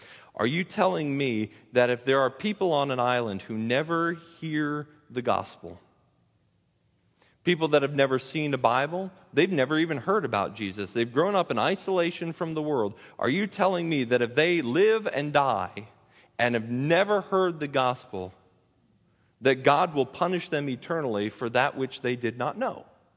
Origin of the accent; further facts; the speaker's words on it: United States; because we're Americans. We grew up in the West, Western culture.